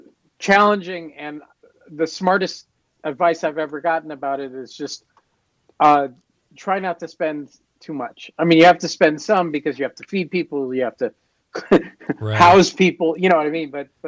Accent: Berkeley, California, United States; I grew up in Berkeley.

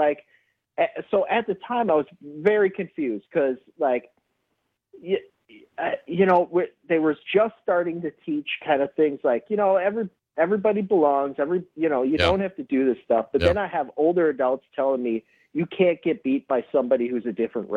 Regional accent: West Bend, Wisconsin, United States; All right, so I grew up in West Bend, right? There's been several mentions of West Bend in that area.

